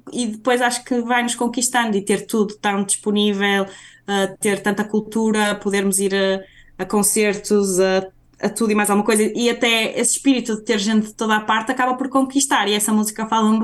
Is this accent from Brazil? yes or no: no; Braga, Portugal; now in Brussels, Belgium; As viagens a Bruxelas-Porto, como eu sou de Braga, são acessíveis